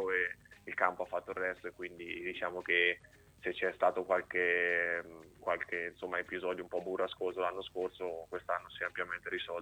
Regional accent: Ancona, Marche, Italy; più che altro perché sono nato e cresciuto ad Ancona

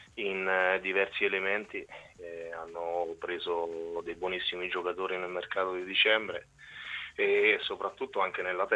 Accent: Cupramontana, Marche, Italy; da quando ero piccolo e sono cresciuto nel mio paese a Cupramontana.

